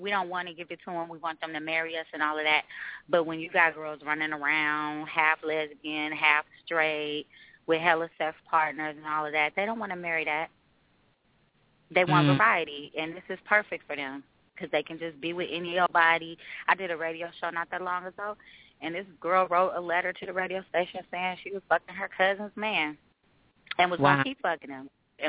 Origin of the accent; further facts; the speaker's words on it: Oakland, California, United States; A lot of us never leave. I'm from Oakland.